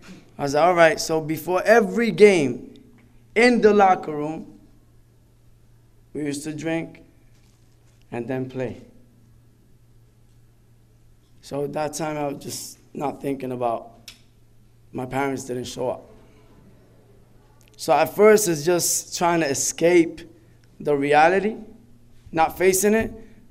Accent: New York, United States; born there; Because I was born in New York, so I'm going to represent, right?

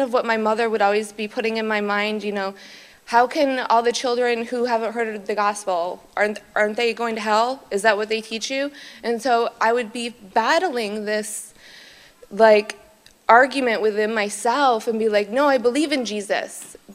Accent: Michigan, United States; I come from Michigan. I'm 31 years old, married, but I come from a Christian family, but like most of us, converts. My father's side is Catholic, and my mother's side is very conservative Christian

